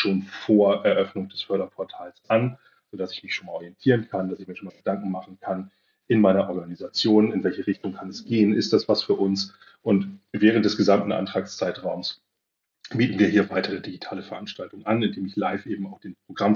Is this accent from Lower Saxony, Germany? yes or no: yes; Lower Saxony, Germany; ich komme aus der Nähe von Buxtehude ursprünglich.